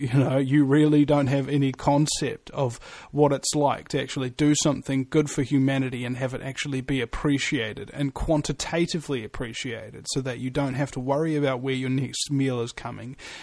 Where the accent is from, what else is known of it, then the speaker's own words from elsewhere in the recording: New Zealand; So naturally, an American gave me an American-based talk radio show because I'm a New Zealander who knows more about America than most Americans do.